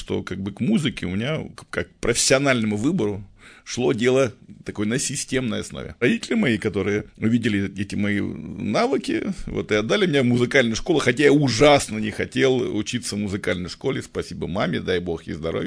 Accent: Ukraine; moved away; also born or lived in Kamchatka; мама отвезла меня к бабушке на Украину, вернее, к маме моего отца. Вот. Мама моего отца была абсолютной хохлушкой. То есть я вообще, говорят, что я до 5 лет не говорил по-русскому. На русском языке, говорил чисто на украинском языке

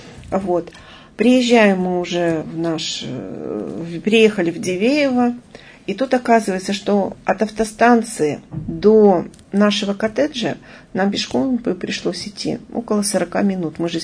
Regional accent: Yekaterinburg, Sverdlovsk Oblast, Russia; И начинаем тихонечко ему объяснять, что мы из Екатеринбурга

